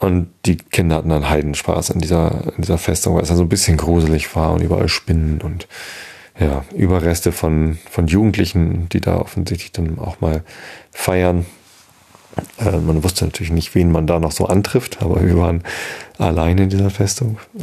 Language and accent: German; Hamburg, Germany; von diesem G20-Gipfel in Hamburg mitbekommen. In meiner Heimatstadt hat der G20-Gipfel stattgefunden